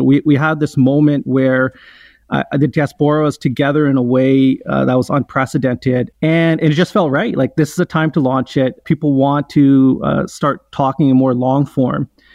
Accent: Canada; my parents immigrated here. I was the first generation to be born and raised in Canada.

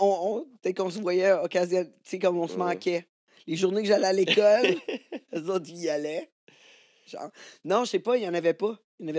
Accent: Vaudreuil, Quebec, Canada; Moi, je viens de Vaudreuil, là, puis il y en avait juste. Comme zéro.

